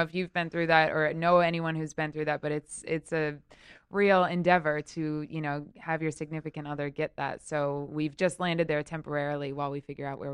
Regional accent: New England, United States; I'm from New England originally, so Maine fit

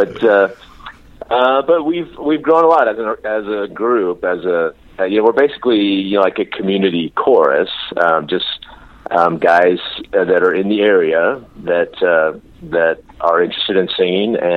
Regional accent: Culver City, California, United States; now in Orange County, United States; I actually grew up in L.A. I lived kind of all over. I grew up in Culver City, then went to college out east of Pasadena, but then back to Glendale and Sherman Oaks and Studio City.

